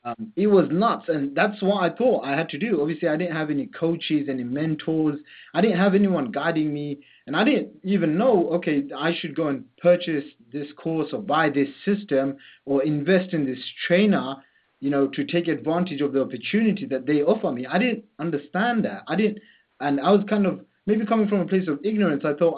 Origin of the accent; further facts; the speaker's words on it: London, United Kingdom; I'm 21 years old. I'm from London.